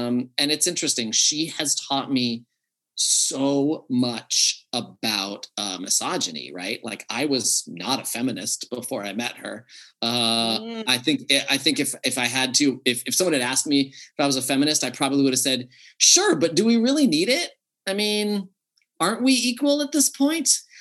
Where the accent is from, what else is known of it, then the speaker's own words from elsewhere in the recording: United States; Because I grew up in America, right?